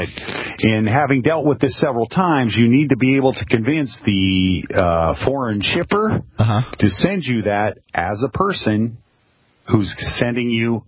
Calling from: Lima, Peru; I'm calling from Lima, Peru.

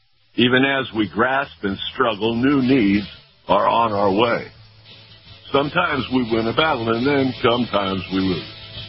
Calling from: Tampa, Florida, United States; I'm in Tampa.

